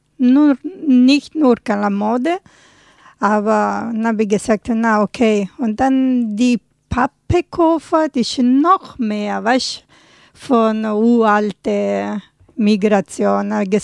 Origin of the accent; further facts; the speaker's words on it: Apulia, Italy; German is a second language; Also, ich komme aus Apulien und Apulien ist die Absatz von einem Stiefel. Also andere Seite Sizilien und Kalabrien. Wir sind andere Seite Apulien und ich bin ganz unten in Südapulien